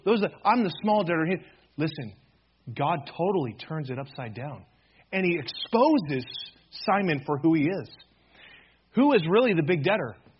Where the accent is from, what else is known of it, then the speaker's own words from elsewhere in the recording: Michigan, United States; I grew up in West Michigan. My parents were Christians. I went to church like every week.